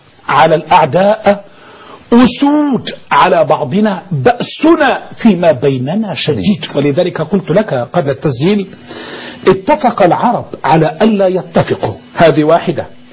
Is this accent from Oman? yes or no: no; Egypt; أنا رجل مصري صاحب حضارة عريقة